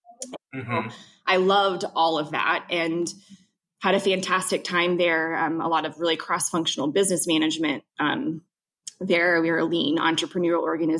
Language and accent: English; Cincinnati, Ohio, United States; I'm from Cincinnati